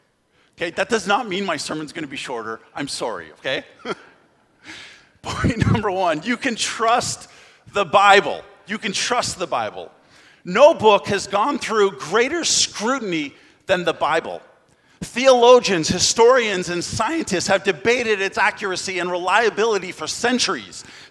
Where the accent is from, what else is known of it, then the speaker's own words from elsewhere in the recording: Canada; I'm Canadian. I'm from Canada.